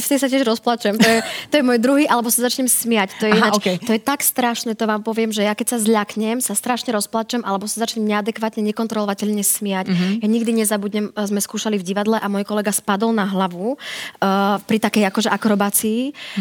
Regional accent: Prešov, Prešov Region, Slovakia; U nás v Prešove, bože, kedy si dávno bol taký sekač na kila

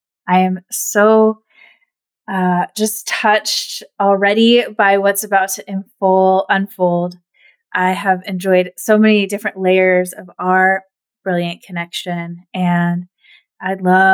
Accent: Pacific Northwest, United States; I'm from the Pacific Northwest, so how's the weather over there?

